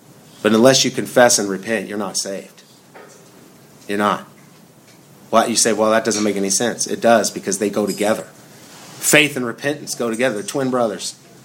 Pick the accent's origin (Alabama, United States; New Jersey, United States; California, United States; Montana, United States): Montana, United States; now in Indiana, United States; Now, growing up in Montana, we made fun of the North Dakotans all the time, okay?